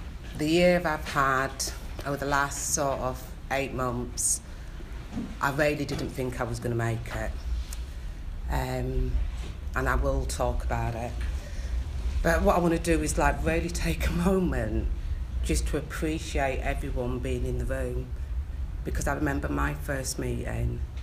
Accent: Leeds, Yorkshire and the Humber, United Kingdom; I come from Leeds, Chapel Town, working class black area.

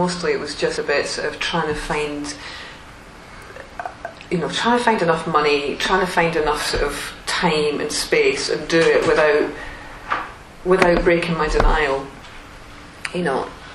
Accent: Scotland, United Kingdom; I was brought up in Scotland, and there's a fair amount of drinking that goes on in Scotland.

